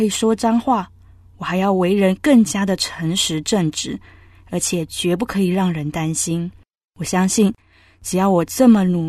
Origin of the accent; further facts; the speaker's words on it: Taiwan; 我来自台湾乡下一个很平凡的上班族家庭。